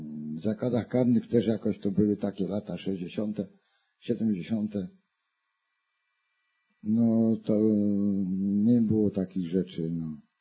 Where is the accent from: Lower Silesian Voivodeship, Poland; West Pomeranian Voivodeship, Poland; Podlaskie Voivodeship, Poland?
West Pomeranian Voivodeship, Poland; also born or lived in Tychy; Mieszkałem, przepraszam, w Tychach. A w ogóle rodem jestem z województwa szczecińskiego, niedaleko Celyni.